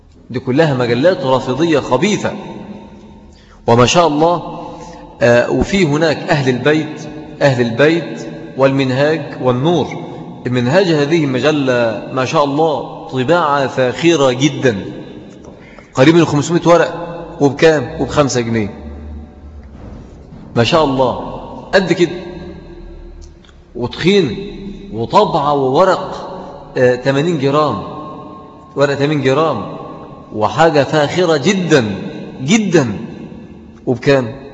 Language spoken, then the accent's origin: Arabic; Mansoura, Dakahlia, Egypt; يعني عندنا في المنصورة تحت هذا الاسم في مسجدين